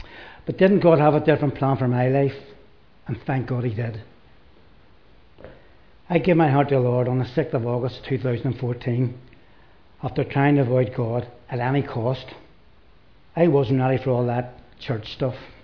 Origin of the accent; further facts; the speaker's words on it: Northern Ireland, United Kingdom; born there; I was born on the Crumlin Road in November 1957.